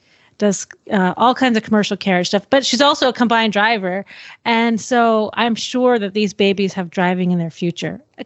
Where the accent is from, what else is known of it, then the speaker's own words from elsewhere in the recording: Sarasota, Florida, United States; from Sarasota, Florida.